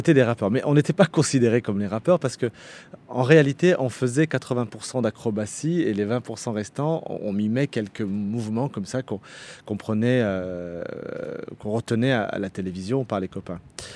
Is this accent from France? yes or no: yes; Saint-Priest, Auvergne-Rhône-Alpes, France; J'ai grandi dans un quartier, donc à Saint-Priest, effectivement.